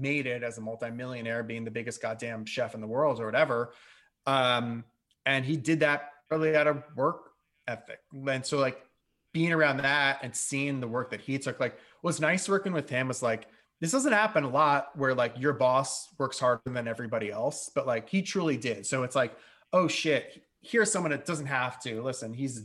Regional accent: New York, United States; I've had all the benefits of the world of growing up in Westchester and doing all that shit and going to NYU.

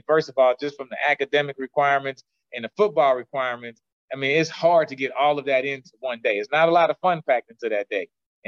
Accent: New Orleans, Louisiana, United States; also born or lived in Houston / Jacksonville; I'm from New Orleans, Houston, Jacksonville. My whole life has been along I-10, except when I went to Alabama State.

